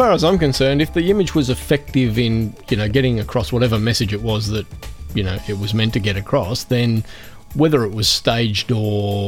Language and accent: English; Australia; as an Australian citizen, I have to buy it through adobe.com.au. I can't go to the American store.